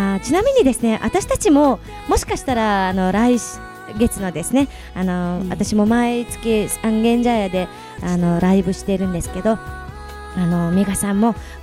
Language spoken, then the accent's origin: Japanese; Ulaanbaatar, Mongolia; Japanese is a second language; 生まれ育ちウランバトルです